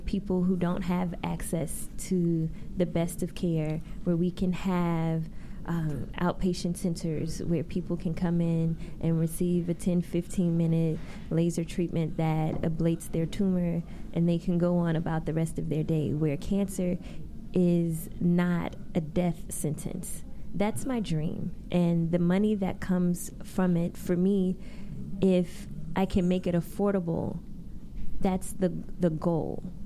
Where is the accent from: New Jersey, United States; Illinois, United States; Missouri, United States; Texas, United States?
Missouri, United States; St. Louis; It's my hometown.